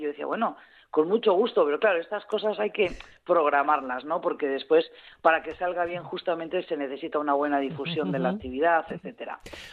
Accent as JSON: {"language": "Spanish", "town": "Mondragón", "region": "Basque Country", "country": "Spain", "tie": "born or raised there", "said": "Yo residiendo allí, pues celebraba pues Santo Tomás, como se celebra en mi pueblo natal, en Arrasate, Mondragón."}